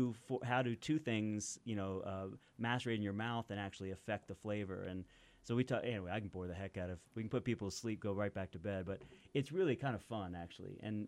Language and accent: English; Kentucky, United States; I mean, in my home state of Kentucky, you know, where you can't ship in or out alcohol, and there's still many, many dry counties.